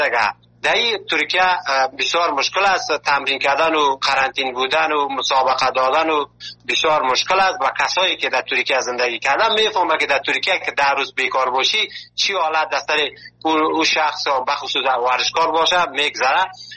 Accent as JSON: {"language": "Persian", "country": "Afghanistan", "moved": "yes", "lives_now": "Turkey"}